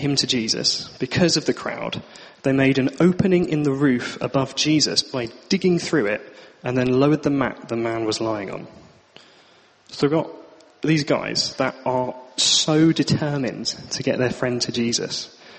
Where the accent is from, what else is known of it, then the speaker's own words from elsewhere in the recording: United Kingdom; I think we're very good as British people at being kind of persevering with things as they are, just dealing with it.